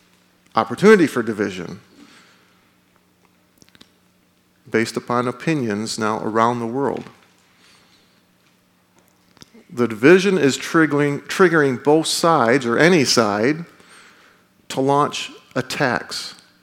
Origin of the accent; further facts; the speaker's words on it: Canada; And being Canadian, I had a question.